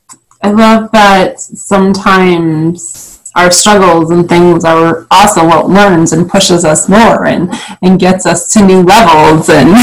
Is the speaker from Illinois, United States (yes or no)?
yes; Illinois, United States; I have lived in Northwest Illinois my entire life. I moved back to my hometown, and I live a few miles away from my parents now.